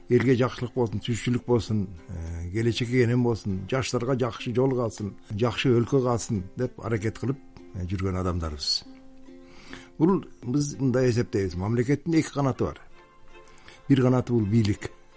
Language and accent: Kyrgyz; Issyk-Kul Region, Kyrgyzstan; Мен Жетегиз районунда Чоңгулс деген айылдан туулуп өскөм, төрөлгөм.